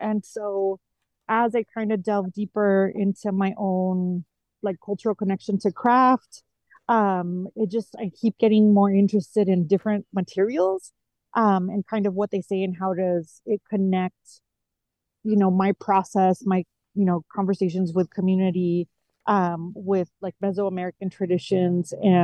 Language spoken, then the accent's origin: English; Tijuana, Baja California, Mexico; having grown up on the US-Mexico border, I grew up in Tijuana and crossed the border daily to go to school in the US in San Diego.